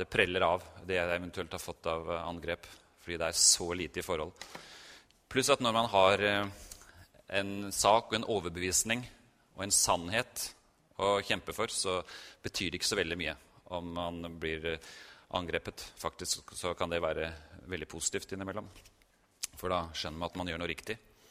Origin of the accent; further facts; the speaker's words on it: Oslo, Norway; så jeg født og oppvokst I Oslo